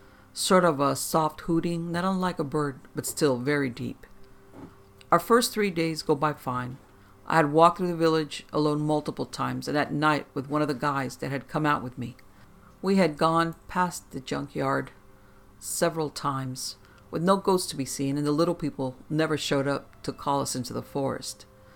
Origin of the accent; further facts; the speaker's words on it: Missouri, United States; I grew up in Missouri.